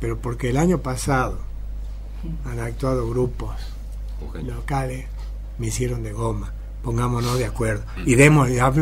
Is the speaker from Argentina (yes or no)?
yes; Jujuy, Argentina; Yo soy jujeño y quiero la fiesta con toda mi alma.